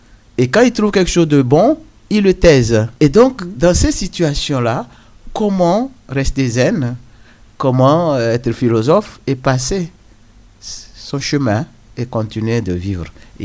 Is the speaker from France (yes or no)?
no; Togo; il faut dire que bon, je suis du Togo, comme vous l'avez dit, et nous sommes de la culture orale.